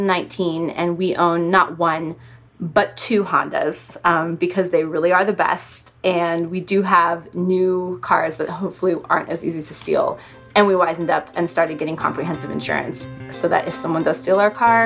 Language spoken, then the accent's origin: English; Washington, United States; I'm from Washington State, but he's actually from Hawaii.